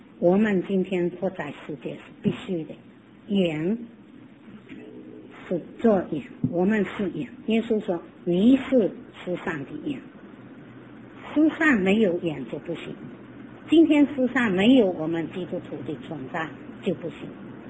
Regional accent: Fujian, China; also born or lived in Macau; 我从澳门到香港的时候，我们是福建人不能入口

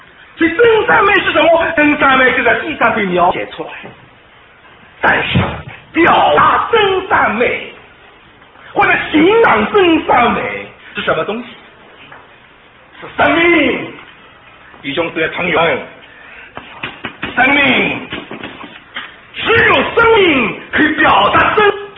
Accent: China; 我们中国人常常有点猪之情啊

